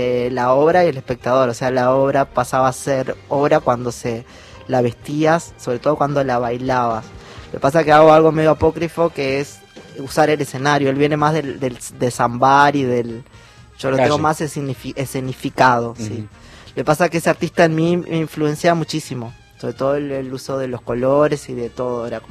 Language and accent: Spanish; Tacuarembó, Uruguay; en mi casa se escuchaba mucho, y también a mí me interesa, yo soy de Tacuarembó